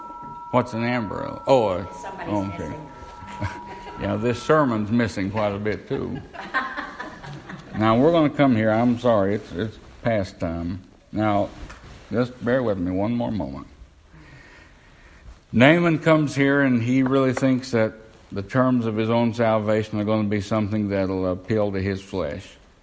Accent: Tennessee, United States; now in Ohio, United States; Listen, I know what hills are. I came from East Tennessee. Hills, there ain't no hills up here.

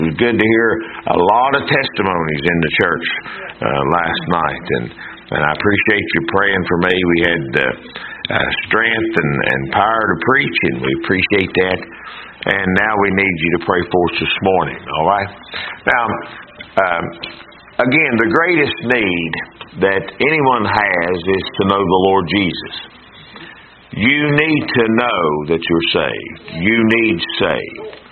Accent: United States; and then I'm glad and thankful that I'm an American.

